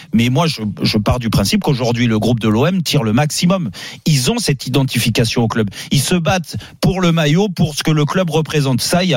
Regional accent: Paris, Île-de-France, France; Moi, je suis parisien

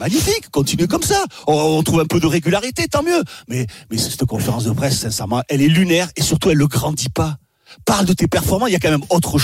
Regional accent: Italy; c'est parce que je suis italien.

